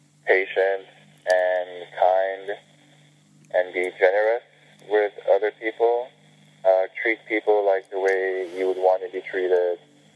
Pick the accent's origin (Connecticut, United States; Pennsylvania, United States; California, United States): California, United States; Los Angeles; I grew up in Los Angeles.